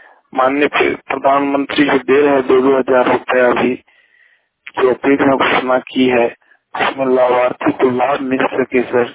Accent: Bihar, India; Sir मैं बिहार का रहने वाला हूँ, सुपौल डिस्ट्रिक्ट का।

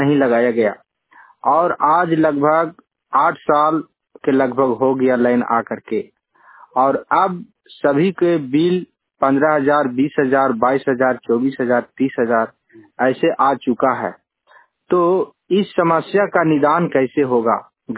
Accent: Bodh Gaya, Bihar, India; ग्राम नीमा टोला Chaura post हथियार थाना बोधगया के निवासी हैं।

